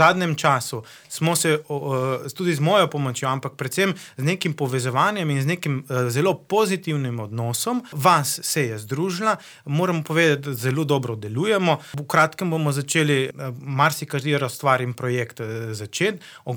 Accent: Ilirska Bistrica, Littoral–Inner Carniola, Slovenia; jaz prihajam iz Ilirske Bistrice.

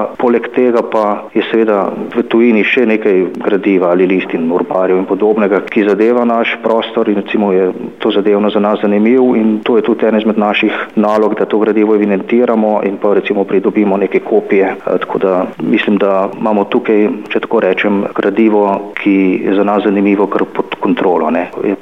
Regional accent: Inner Carniola–Karst, Slovenia; born there; najstarejša omemba mojega rojstnega kraja, pa tudi seveda ostalih vasi na Menišiji

